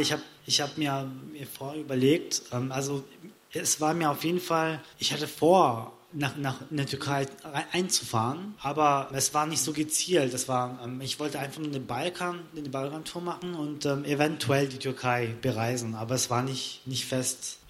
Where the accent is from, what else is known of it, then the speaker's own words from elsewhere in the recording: Konstanz, Baden-Württemberg, Germany; Ich bin aus Konstanz, ja.